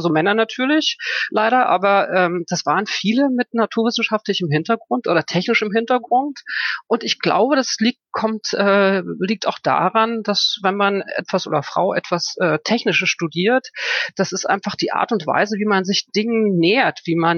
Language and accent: German; Germany; now in Frankfurt am Main, Germany; Ich bin in der DDR groß geworden, wo Frauen im Beruf selbstverständlich waren, insbesondere auch als Ingenieurin, Wissenschaftlerin. Und als ich dann Ende der 90er Jahre nach Frankfurt am Main gezogen bin